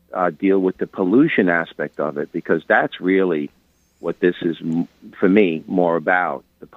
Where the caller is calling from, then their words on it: Bronx, New York, United States; Calling from the Bronx